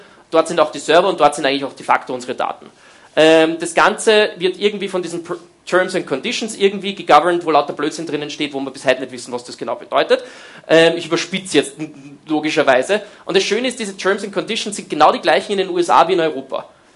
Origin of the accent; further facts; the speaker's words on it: Vienna, Austria; als Wiener Version des Wutbürgers haben wir dann beschlossen, da machen wir was.